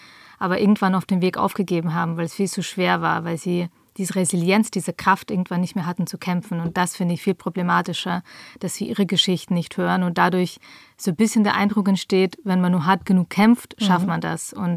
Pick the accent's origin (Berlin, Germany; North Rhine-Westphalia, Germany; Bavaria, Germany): Bavaria, Germany; Augsburg; Ich bin in Augsburg-Oberhausen aufgewachsen.